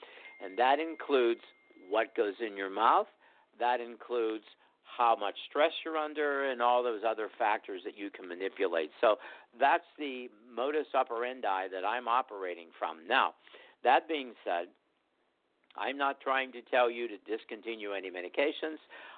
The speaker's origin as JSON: {"language": "English", "town": "Greensburg", "region": "Pennsylvania", "country": "United States", "said": "I'm from Greensburg, Pennsylvania."}